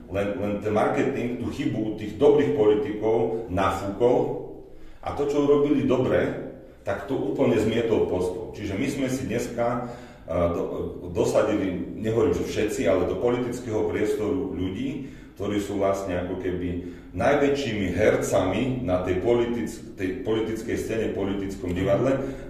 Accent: Žilina, Žilina Region, Slovakia; keďže som Žilinčan

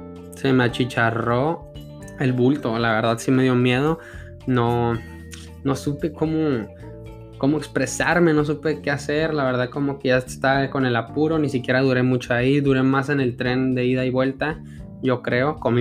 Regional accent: Mexico; Porque somos mexicanos, porque somos hispanoamericanos.

